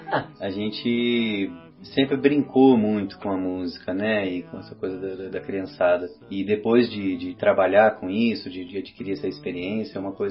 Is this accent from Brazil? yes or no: yes; Resende, Rio de Janeiro, Brazil; eu sou de Resende, interior do Rio, e a gente se criou numa fazenda chamada Capelinha, que é no pé da serra, um vilarejo com muita água limpa, muita água gelada.